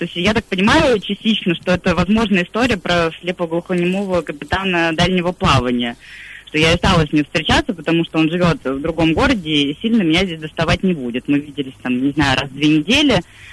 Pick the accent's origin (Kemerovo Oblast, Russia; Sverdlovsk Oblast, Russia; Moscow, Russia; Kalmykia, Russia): Moscow, Russia; я из Москвы.